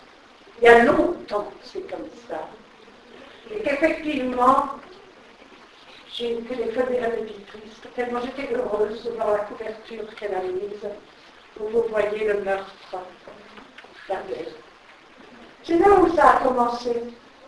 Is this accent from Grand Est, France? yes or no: yes; Grand Est, France; je suis alsacienne, qui se voulait. Et les alsaciens nagent quand même un peu dans la dialectique de la langue allemande